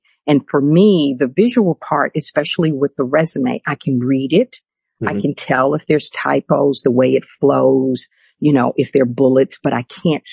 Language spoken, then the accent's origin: English; Houston, Texas, United States; Actually, I told you I grew up in Houston.